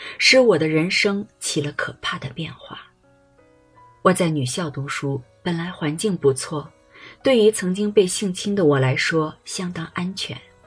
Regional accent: Malaysia; 小时候在马来西亚刚有彩色电视机时，大家都围着看，小孩子当然更觉新奇

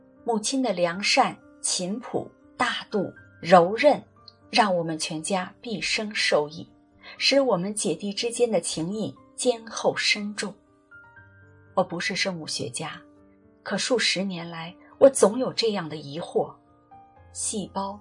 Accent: China; 作为中国人

